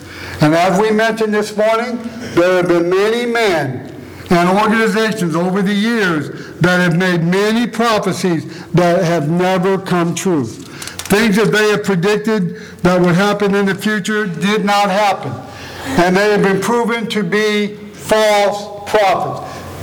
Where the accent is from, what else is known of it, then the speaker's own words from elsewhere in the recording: Gary, Indiana, United States; born there; I was born in Gary, Indiana, and you could ask me that when I lived in Las Vegas, when I lived in Beaver Creek, Ohio, and when I'm over in the Philippines